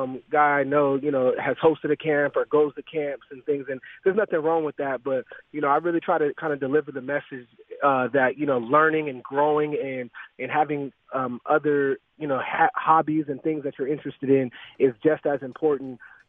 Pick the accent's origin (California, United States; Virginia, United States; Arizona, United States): Arizona, United States; this is where I usually spend the off-season in Arizona, and I wanted to start to make an impact in my hometown.